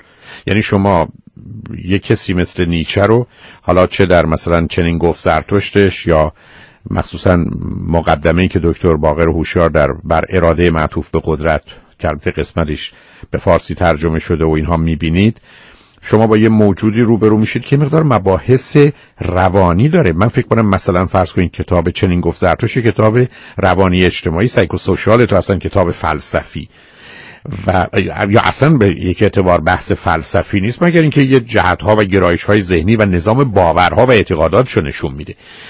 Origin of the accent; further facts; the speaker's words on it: Iran; به عنوان یه ایرانی